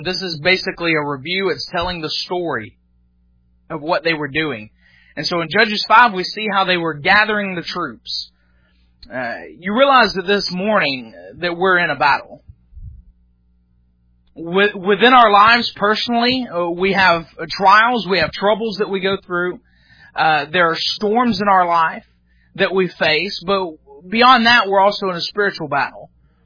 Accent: Dalton, Georgia, United States; I grew up in Dalton, Georgia, and was raised at Whitfield Baptist Church

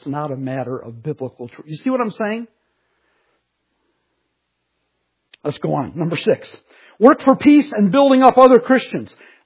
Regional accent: Pontiac, Michigan, United States; Well, I grew up in Sylvan Village outside Pontiac, going to the bowling alley.

